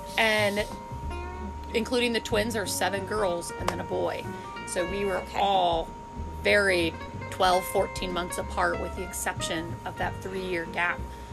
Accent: Toledo, Ohio, United States; So, we grew up in Toledo, okay. Ohio, the wonderful armpit of Ohio, as we talk about it.

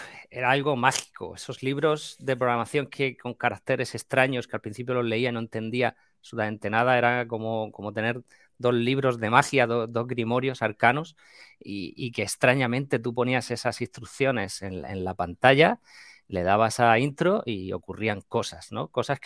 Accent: Region of Murcia, Spain; yo soy murciano, como has dicho

